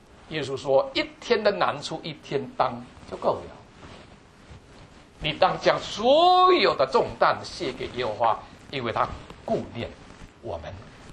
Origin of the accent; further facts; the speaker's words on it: China; 我们中国人说，家家都有一份难念的经。